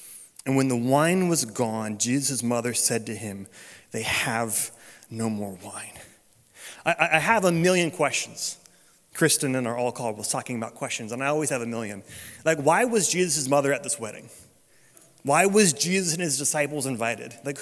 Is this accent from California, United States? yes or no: yes; California, United States; I grew up in Northern California, so we got Napa and all the cool things.